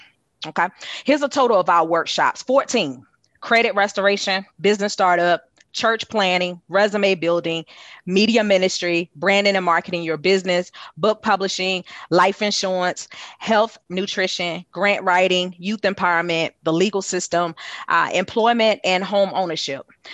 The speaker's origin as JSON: {"language": "English", "town": "Windsor", "region": "North Carolina", "country": "United States", "tie": "born or raised there", "said": "yours truly, myself, born and raised in Windsor, North Carolina."}